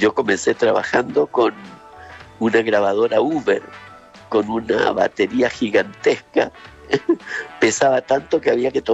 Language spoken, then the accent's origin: Spanish; Puerto Montt, Los Lagos, Chile; nacido y criado en Puerto Montt, calle Varas 839. Ahí nací, entre Concepción y Talcahuano.